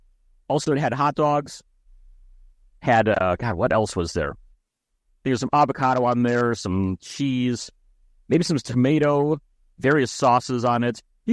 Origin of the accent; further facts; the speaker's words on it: Ohio, United States; My hometown up in Ohio has a 25% of the population is Hispanic, mostly having come from Mexico. We do it surprisingly well for Northern people.